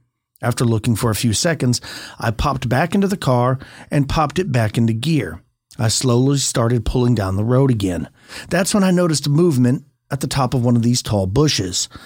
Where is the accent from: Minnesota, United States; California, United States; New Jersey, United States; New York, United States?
New Jersey, United States; I currently live in central Illinois, but I was born and raised in New Jersey, in the Pine Barrens.